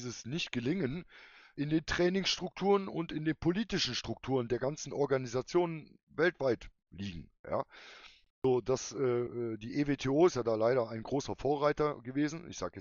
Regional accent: East Germany, Germany; ich bin in der DDR groß geworden, ich bin da aufgewachsen.

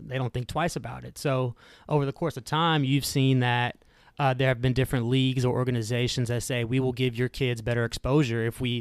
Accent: Houston, Texas, United States; I'm born and raised in Houston.

